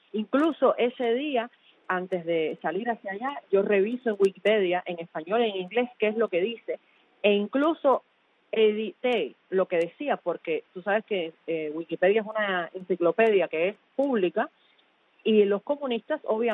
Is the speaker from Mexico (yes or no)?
no; Cuba; claro que soy pro-Cuba, yo soy cubana.